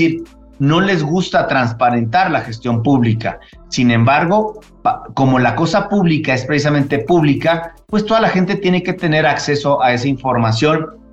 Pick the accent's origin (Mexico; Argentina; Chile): Mexico; yo contribuyo como mexicano, por obligación constitucional, al gasto público